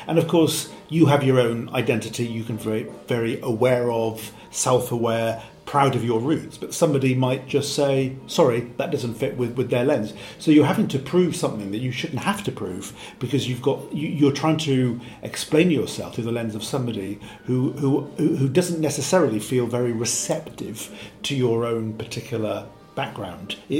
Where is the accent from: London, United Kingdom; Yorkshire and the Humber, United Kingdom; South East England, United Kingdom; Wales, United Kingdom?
Wales, United Kingdom; I'm from Wales, and I suppose there's an analogy of sorts there about being a Welsh person but within the United Kingdom